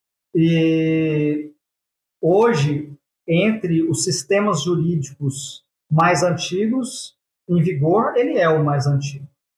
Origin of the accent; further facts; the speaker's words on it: Goiânia, Goiás, Brazil; Bom, eu sou aqui de Goiânia, né?